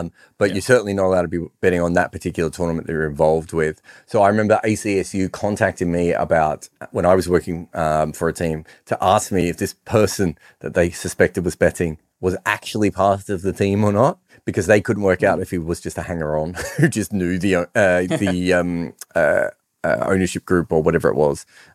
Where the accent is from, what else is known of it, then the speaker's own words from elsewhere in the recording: Australia; And I've been upset as an Australian at that before, not that much about swimming, but about other things.